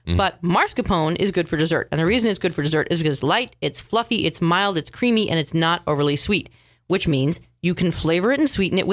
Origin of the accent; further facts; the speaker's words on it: Canada; Well, I'm Canadian.